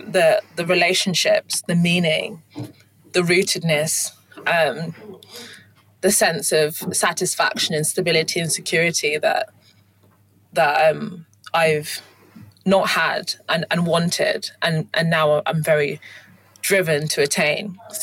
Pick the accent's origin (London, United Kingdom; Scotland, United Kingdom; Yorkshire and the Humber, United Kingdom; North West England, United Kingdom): London, United Kingdom; also born or lived in Kent; So I was born in London and born in Streatham in southwest London, and then moved to southeast London, and then moved to Kent, and then went to boarding school in Hertfordshire, and then went to university in Leeds.